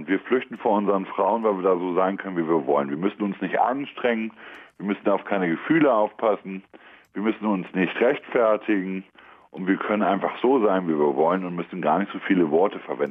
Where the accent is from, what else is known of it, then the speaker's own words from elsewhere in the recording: Bremen, Germany; ich komme aus Bremen